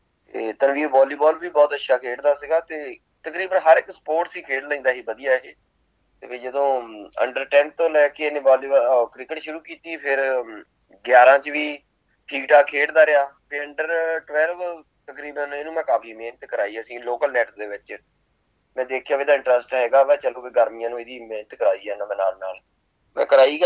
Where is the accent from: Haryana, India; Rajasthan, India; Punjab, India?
Punjab, India; Rahimpur; now in Australia; ਇੰਗਲਬਰਨ ਸਾਡਾ ਸਬਰਬ ਆ ਜਿਹਨੂੰ ਆਪਾਂ ਪਿੰਡ ਕਹਿ ਲਈਏ, ਇੰਗਲਬਰਨ ਦੇ ਵਿੱਚ ਅਸੀਂ ਰਹਿੰਦੇ ਹਾਂ। ਤੇ ਪੰਜਾਬ ਦੇ ਵਿੱਚ ਆਪਾਂ ਡਿਸਟ੍ਰਿਕਟ ਜਲੰਧਰ, ਜਦੋਂ ਆਪਾਂ ਨਕੋਦਰ ਤੋਂ ਕਪੂਰਥਲੇ ਨੂੰ ਜਾਈਦਾ ਤੇ ਉੱਗੀ ਚਿੱਟੀ ਆਉਂਦਾ, ਉੱਗੀ ਦੇ ਬਿਲਕੁਲ ਕੋਲ ਸਾਡਾ ਪਿੰਡ ਰਹੀਮਪੁਰ ਆ